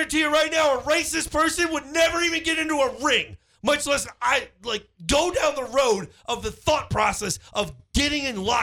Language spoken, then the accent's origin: English; Missouri, United States; I grew up in the Ferguson, Florissant School District myself. Now, I didn't grow up in Ferguson.